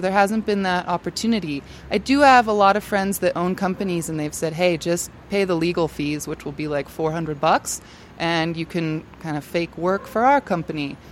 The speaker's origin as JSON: {"language": "English", "region": "Colorado", "country": "United States", "tie": "born or raised there", "also_born_or_lived": "Oregon", "lives_now": "Mexico", "said": "So I grew up in Colorado and Oregon and felt like I'd had amazing experiences in those places."}